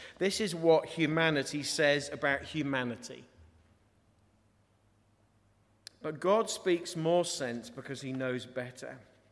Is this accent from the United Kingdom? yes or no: yes; East of England, United Kingdom; It was a classic sort of Norfolk shooting party. You know, people in Norfolk, I'm from Norfolk, are inbred.